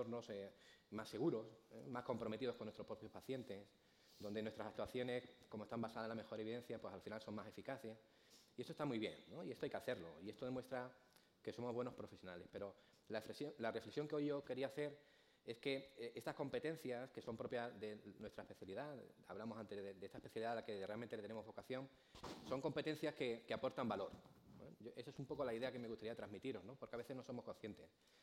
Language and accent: Spanish; Ciudad Real, Castilla-La Mancha, Spain; Soy de Ciudad Real.